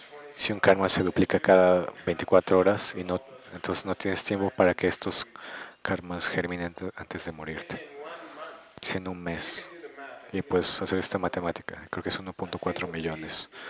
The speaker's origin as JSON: {"language": "Spanish", "country": "United States", "tie": "born or raised there", "said": "Cuando crecí en Estados Unidos, la mayoría de los periódicos eran neutrales"}